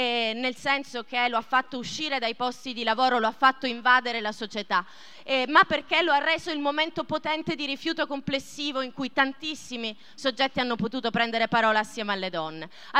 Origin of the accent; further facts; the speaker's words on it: Bologna, Emilia-Romagna, Italy; Ciao, vengo da Bologna